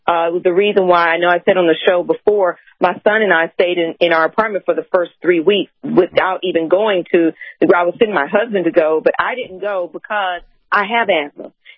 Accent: United States; now in Taiwan; I love being American. I'm happy being an American. I am so glad, however, that I am sitting in Taiwan right now.

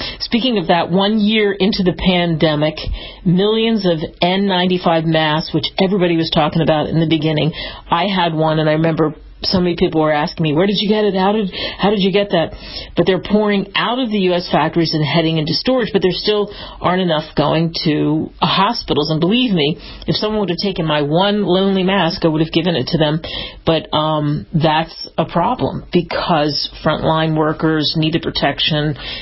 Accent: Northeast, United States; And did I know much about funnel clouds growing up in the Northeast? No.

